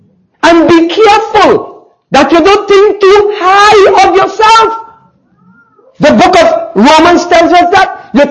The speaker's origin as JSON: {"language": "English", "region": "New York", "country": "United States", "tie": "born or raised there", "also_born_or_lived": "Trinidad", "lives_now": "Saint Kitts and Nevis", "said": "I was born in Trinidad. Raised in New York, I accept that. God sent me to St. Kitts, I accept that."}